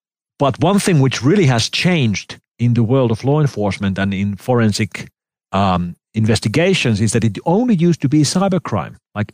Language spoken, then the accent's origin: English; Finland; here in my home country, which is tiny, we have 5 million people living in Finland.